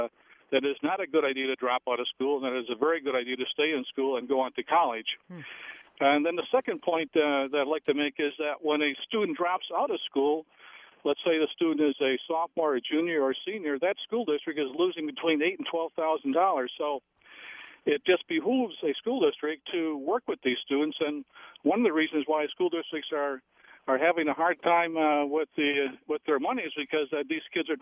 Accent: Bemidji, Minnesota, United States; I'm from Bemidji area

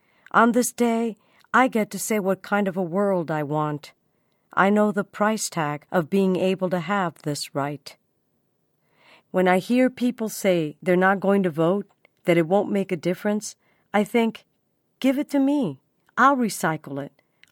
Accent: Dominican Republic; moved away; I'm remembering people from the Dominican Republic, the country we fled in 1960. I'm remembering those who could not leave the dictatorship, the tios and tias, uncles and aunts, who wanted me to have this day.

